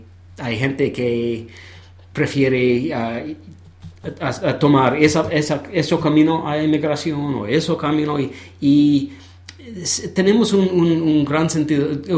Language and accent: Spanish; Brooklyn, New York, United States; born there; Spanish is a second language; En Brooklyn.